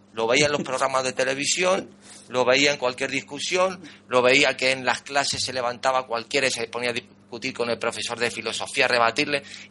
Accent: Spain; yo vivo en España, me crié en España

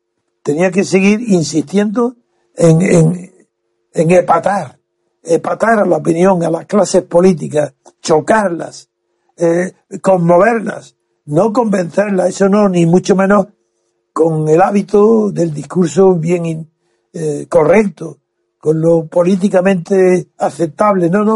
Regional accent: Andalusia, Spain; Siendo del sur, tal vez por eso se explique, siendo andaluz

